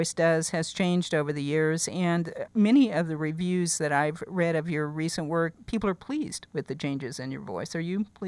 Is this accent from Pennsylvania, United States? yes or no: no; Kansas, United States; You do that much better than I do. And I'm from Kansas.